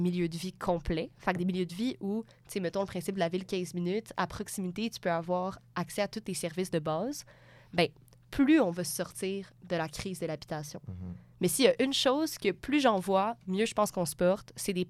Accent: Sutton, Quebec, Canada; also born or lived in Eastern Townships; moi, j'ai passé la moitié de mon enfance à Sutton parce que ma famille a une résidence dans les cantons de l'Est

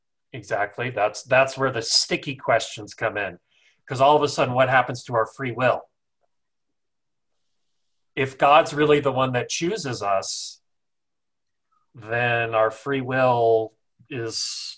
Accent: United States; You know, it's hard for me as an American because I want to think and believe, well, no, you could really lift yourself out of this, you know.

